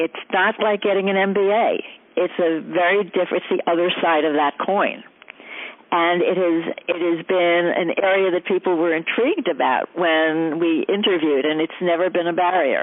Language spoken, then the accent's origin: English; New York, United States; born there; also born or lived in Boston; Well, I was born in New York. I graduated from Boston University with a bachelor's in political science, a master's in communications. I taught briefly in New York and then moved to Boston